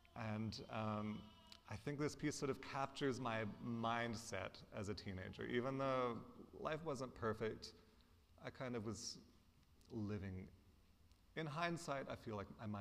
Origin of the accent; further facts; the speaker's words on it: Australia; because I grew up in Australia with my parents and brothers there, but my extended family remained here in Alberta